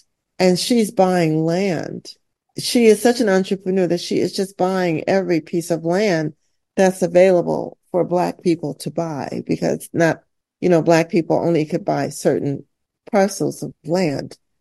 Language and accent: English; Michigan, United States; I'm not from Bethesda. I'm actually from Michigan.